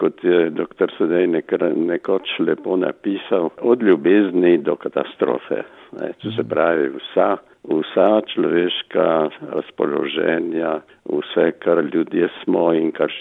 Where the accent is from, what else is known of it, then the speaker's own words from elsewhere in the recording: Knežak, Littoral–Inner Carniola, Slovenia; jaz treba poudariti, da nisem tukaj iz Ilirske Bistrice, ampak sem iz Gorne Pivke, se pravi iz Knežaka, sem, torej tam je krasne, čeprav nas Sežanci ne priznavajo za Kraševce, ne? Ampak smo tudi na Belem kamnu, ne?